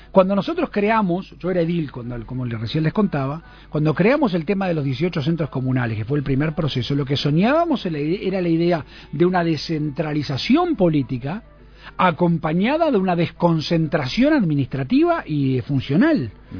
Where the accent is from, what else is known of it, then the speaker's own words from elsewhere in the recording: Montevideo, Uruguay; yo creo que los montevideanos somos más uruguayos que montevideanos